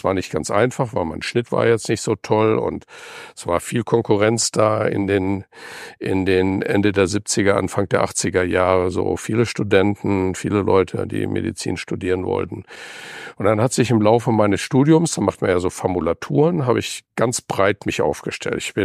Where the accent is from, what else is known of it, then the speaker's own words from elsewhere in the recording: Hiltrup, North Rhine-Westphalia, Germany; also born or lived in Bad Hersfeld; ich bin als Kind in Hiltrup aufgewachsen bei Münster. Das ist südlich von Münster. Und dann hat mein Vater berufsbedingt als Einkäufer von großen Lebensmittelketten ständig seinen Job gewechselt.